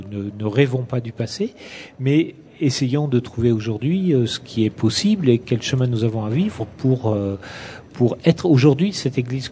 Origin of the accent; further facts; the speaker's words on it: Auvergne-Rhône-Alpes, France; Moi, je suis auvergnat. Je suis pas véronnier.